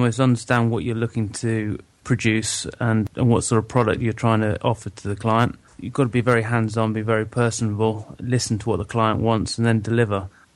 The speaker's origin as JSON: {"language": "English", "town": "Rugby", "region": "West Midlands", "country": "United Kingdom", "said": "I'm from Rugby and I'm on the plumbing course"}